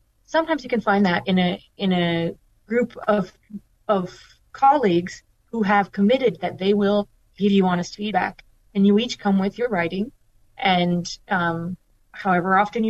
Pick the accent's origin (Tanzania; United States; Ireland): Tanzania; also born or lived in Kenya; I grew up in Tanzania and Kenya as a missionary kid